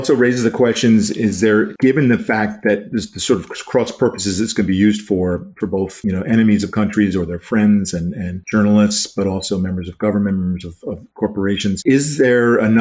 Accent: Washington, District of Columbia, United States; My hometown Washington Post paper is is devoting acres of newsprint to this right now

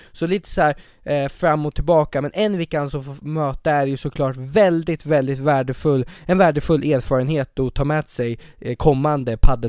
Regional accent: Sweden; Och man blir ju stolt som svensk.

